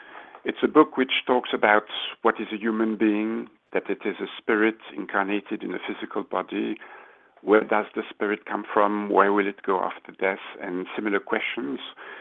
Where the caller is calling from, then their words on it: Switzerland; I'm phoning from Switzerland.